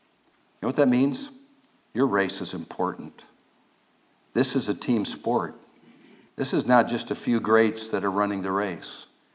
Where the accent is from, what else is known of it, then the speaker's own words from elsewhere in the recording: Pennsylvania, United States; I come from Pennsylvania